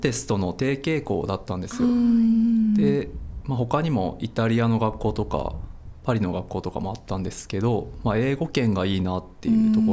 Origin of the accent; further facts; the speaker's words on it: Aichi, Japan; moved away as an adult; now in Tokyo, Japan; 愛知から上京してきて